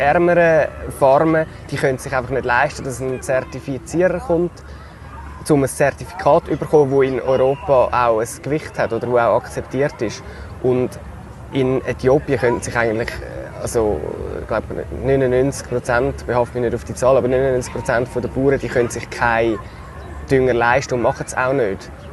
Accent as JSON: {"language": "German", "country": "Switzerland", "said": "wieso gehe ich als Schweizer jetzt eine Reportage machen über den Urkaffee"}